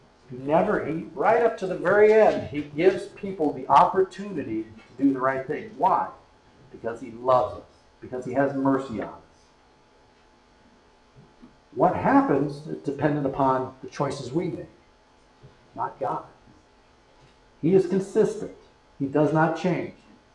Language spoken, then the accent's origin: English; Akron, Ohio, United States; I grew up in Akron, Ohio.